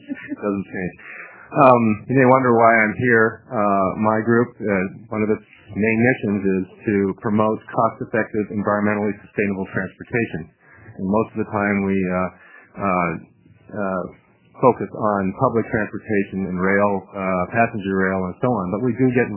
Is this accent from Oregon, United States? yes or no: yes; Portland, Oregon, United States; I'm actually from Portland. I'm not from that story.